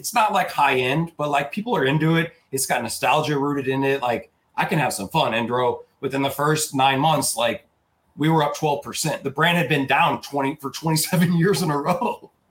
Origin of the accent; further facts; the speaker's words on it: Missouri, United States; I'm a redneck. Like, I'm from Southern Missouri, dude.